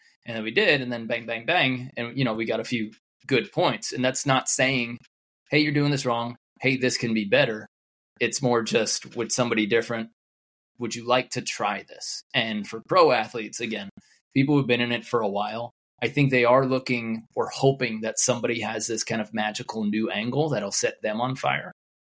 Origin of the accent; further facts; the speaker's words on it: New York, United States; accent: New York; it was when I still had my New York accent.